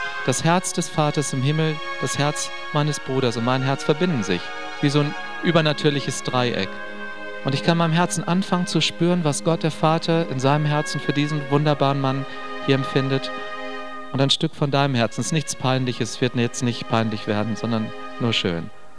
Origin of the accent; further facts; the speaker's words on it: Hannover, Lower Saxony, Germany; Und da habe ich gedacht, das ist so weit weg von meiner Heimat. Also wenn die anschließend alle lachen über mich, dann erfährt das in Hannover niemand.